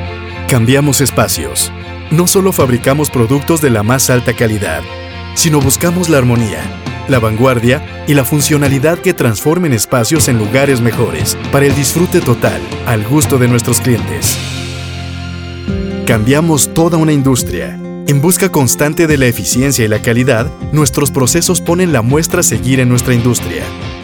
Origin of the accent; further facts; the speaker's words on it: Mexico; de México.